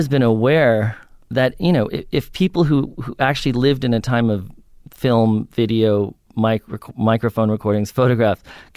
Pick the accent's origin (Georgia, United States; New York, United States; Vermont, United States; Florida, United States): New York, United States; because I grew up in New York on the Upper West Side